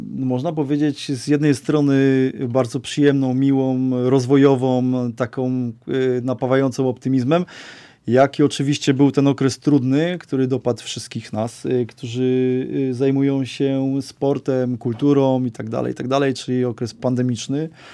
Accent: Kraków, Lesser Poland, Poland; Ale my jesteśmy z Nowej Huty i bardzo chcieliśmy tutaj tej naszej Nowej Hucie coś tworzyć

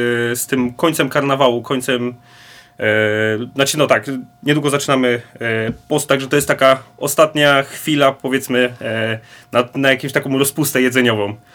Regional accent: Opole Voivodeship, Poland; Znaczy, ja jestem ze Śląska Opolskiego

